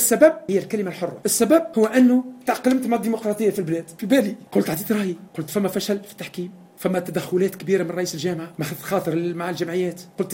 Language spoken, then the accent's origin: Arabic; Tunisia; ونقوله بكل فخر كتونسي قبل كل شيء وبعد كعربي وكأفريقي.